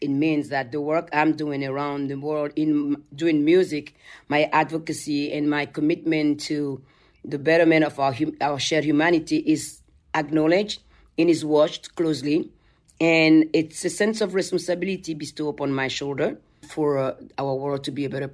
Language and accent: English; Benin; has always been since I was growing up in Benin